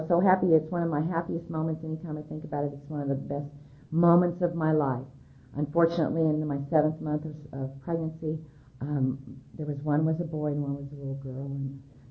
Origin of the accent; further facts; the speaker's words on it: California, United States; I'm an illegitimate child. I'm from California.